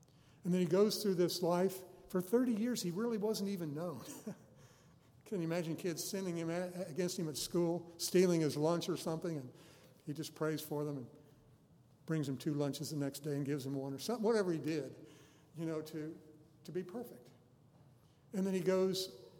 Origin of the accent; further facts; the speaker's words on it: Denver, Colorado, United States; born there; I mean, they say I was born in Denver back in 1953, but I don't remember the birth.